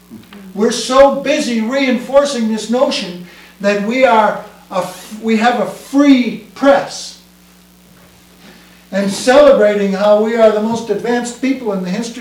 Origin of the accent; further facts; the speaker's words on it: Florida, United States; I won't say elected him because I come from Florida and it's not clear in my mind that he was actually elected.